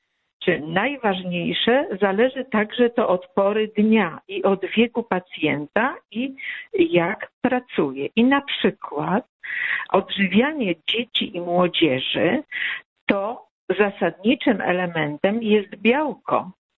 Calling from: Warsaw, Masovian Voivodeship, Poland; Ja jestem lekarzem, dzwonię z Warszawy

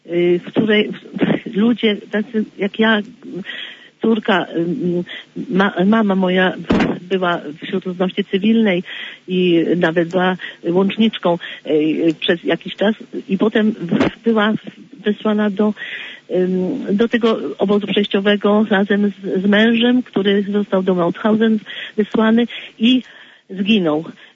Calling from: Warsaw, Masovian Voivodeship, Poland; z Warszawy

